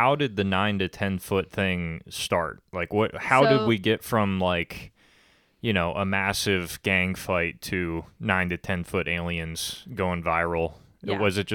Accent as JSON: {"language": "English", "region": "New York", "country": "United States", "said": "I'm from New York, so it just, you know. I can't do anything about it."}